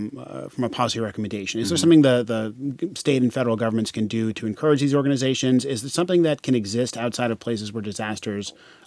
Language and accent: English; New Jersey, United States; I'm from New Jersey, so